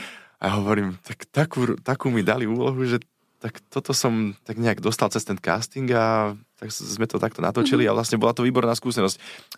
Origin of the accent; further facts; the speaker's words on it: Štefanov, Trnava Region, Slovakia; U nás v dedine v Štefanove